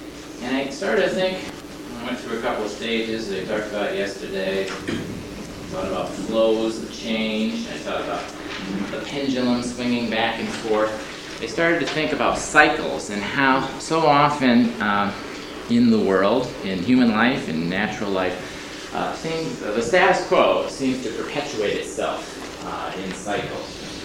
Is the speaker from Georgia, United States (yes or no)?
no; Chicago, Illinois, United States; born and raised in Chicago, and cut my teeth and developed my skills and got pushed and beat around in the streets of Chicago